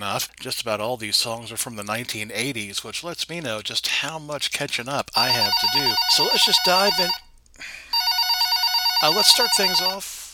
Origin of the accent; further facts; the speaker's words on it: United States; I am an American. This is not my fault. I was born here. So just about everything I do or say comes from that reference point.